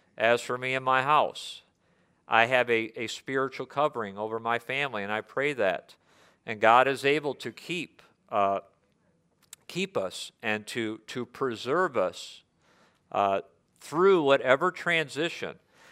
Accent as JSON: {"language": "English", "country": "United States", "said": "Now, I think from an American perspective, because I'm an American."}